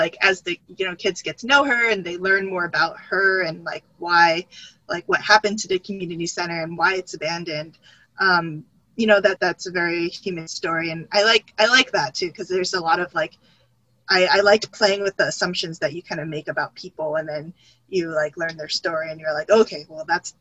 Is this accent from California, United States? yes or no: yes; Los Angeles, California, United States; I grew up in East LA where I set the book